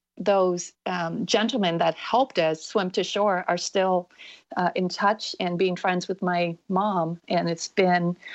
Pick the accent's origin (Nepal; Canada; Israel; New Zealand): Canada; now in California, United States; I'm Canadian, by the way, still. But California has been my home since 1985.